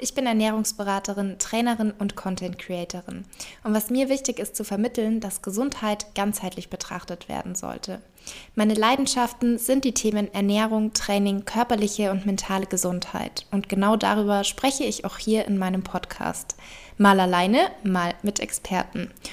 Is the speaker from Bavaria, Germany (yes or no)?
yes; Munich, Bavaria, Germany; ich komme ja auch aus München